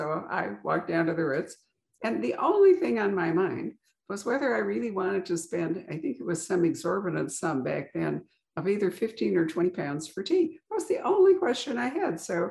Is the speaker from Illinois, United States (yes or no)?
yes; Chicago, Illinois, United States; I'm from Chicago.